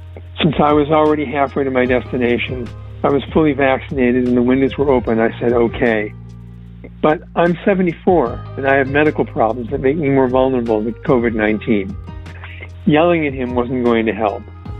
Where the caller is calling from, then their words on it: San Carlos, California, United States; I'm calling from San Carlos, California.